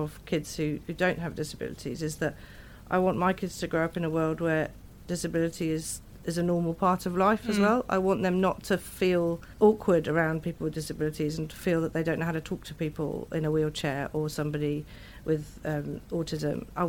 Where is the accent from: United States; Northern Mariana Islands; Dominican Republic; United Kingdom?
United Kingdom; England; now in New Zealand; I'm from England